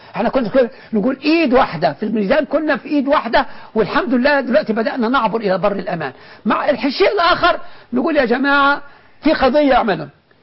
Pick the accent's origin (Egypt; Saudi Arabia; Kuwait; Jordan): Egypt; Cairo, Cairo Governorate; وحتى اللي بيحصل النهاردة عندنا في مصر في القاهرة هنا